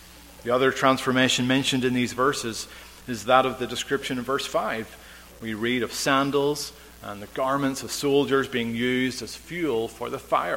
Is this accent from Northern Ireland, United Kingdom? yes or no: yes; Northern Ireland, United Kingdom; growing up in Northern Ireland, there were a number of paramilitary organizations